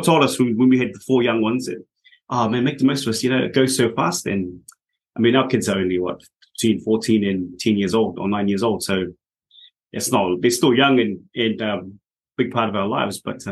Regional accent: Auckland, New Zealand; From Auckland. So my wife and I were born and raised in Auckland. And we met at high school at Otahuhu College

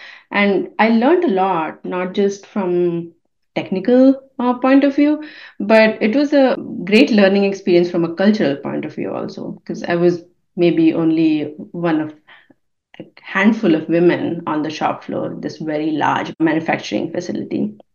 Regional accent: India; I'm from India, and that's where my family is based

